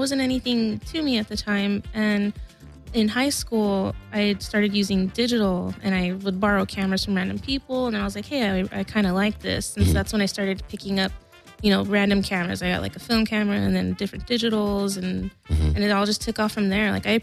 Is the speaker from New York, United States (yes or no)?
no; La Puente, California, United States; I grew up in the San Gabriel Valley, mainly around the La Puente, West Covina area.